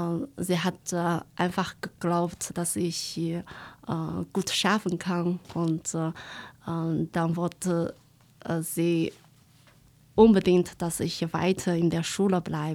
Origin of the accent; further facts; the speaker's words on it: Northwest China, China; Ich vermisse auch sehr die Leute dort. Und eigentlich, das ist eine ganz kleine Stadt in Nordwesten und auch auf der Wüste.